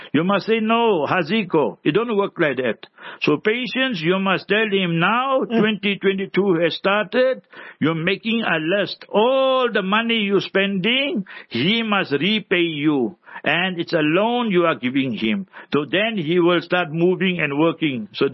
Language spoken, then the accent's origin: English; India; I'm born an Indian. Is it my control? I'm 6 feet tall, is my control?